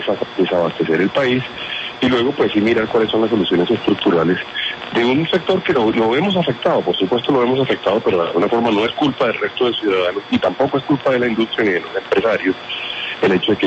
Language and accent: Spanish; Colombia; lo que hemos sufrido, digamos, como colombianos